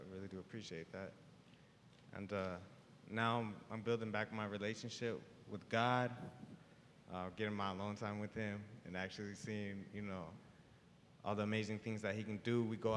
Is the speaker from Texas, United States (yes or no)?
no; Las Vegas, Nevada, United States; I grew up in Las Vegas. I'm 21 years old.